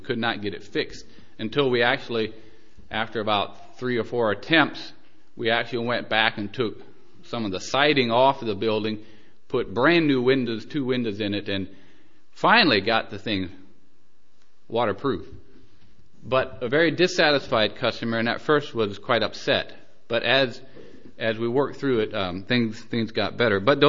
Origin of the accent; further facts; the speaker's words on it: United States; when they hear that I'm from America, they want to know what I think about the presidential election